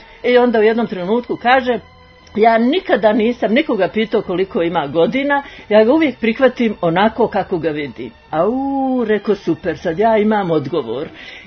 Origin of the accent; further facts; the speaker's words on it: Sarajevo, Federation of Bosnia and Herzegovina, Bosnia & Herzegovina; born there; Rođena sam u Sarajevu 1945. godine u jednoj porodici koja je više sklona umjetnosti